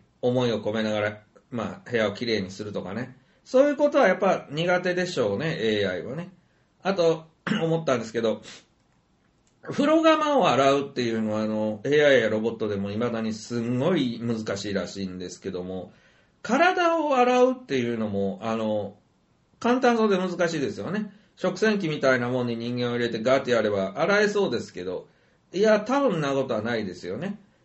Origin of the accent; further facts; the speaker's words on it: Kansai, Japan; also born or lived in Kyushu; まあ私も幸い九州人が関西に育って良かったなとは思うんですよね。